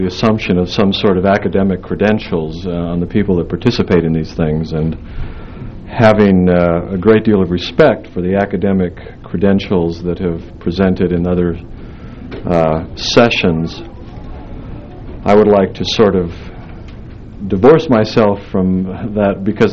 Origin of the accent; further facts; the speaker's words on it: Utah, United States; In fact, the idea of a good boy growing up in Utah to me was associated with sort of these gentle sort of expressions of manhood.